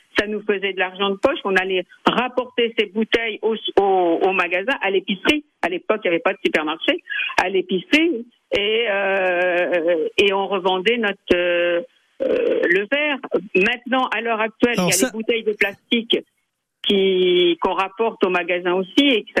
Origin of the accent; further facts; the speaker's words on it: France; je suis française et je tiens à y rester.